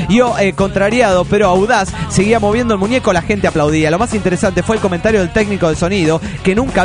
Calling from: Cochabamba, Bolivia; de Cochabamba, Bolivia.

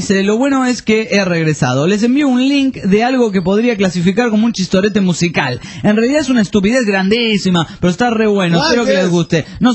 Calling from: Bucaramanga, Santander, Colombia; de Bucaramanga, Colombia.

